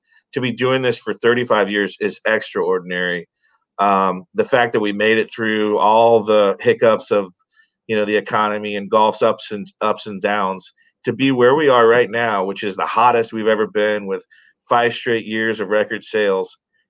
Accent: Indiana, United States; I'm from Indiana originally. These guys are, you know, Illinoisians. I think that's how you say it. I'm a Hoosier.

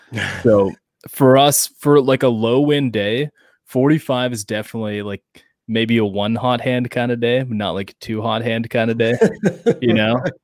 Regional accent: Ontario, Canada; I'm an importer from Ontario

